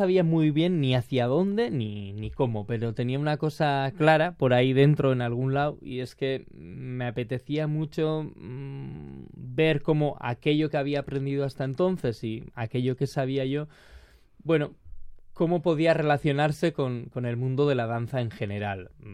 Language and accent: Spanish; Errenteria, Basque Country, Spain; Que empecé con 6 años en mi pueblo, en Herrentería, cerca de San Sebastián, en el grupo de danzas tradicionales de allí